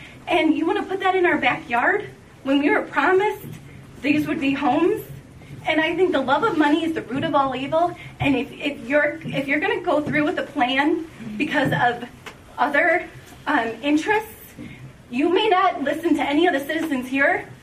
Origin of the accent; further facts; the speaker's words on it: Greendale, Wisconsin, United States; My husband grew up in Franklin. I grew up in Greendale. We love this area